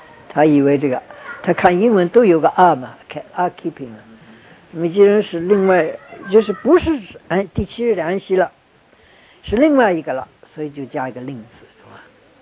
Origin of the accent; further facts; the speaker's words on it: China; 这个问题呢，我们中国人呢也很难领会他这个不定冠词起什么作用啊？